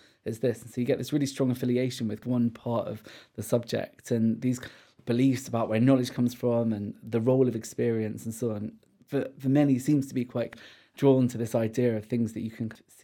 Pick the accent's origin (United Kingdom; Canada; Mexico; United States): United Kingdom; Guildford, South East England; So I grew up in Guildford, so just southwest of London